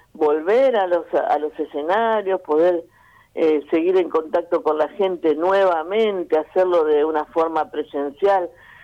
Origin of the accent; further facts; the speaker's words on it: Santa Fe, Argentina; me identifica a mí como santafesina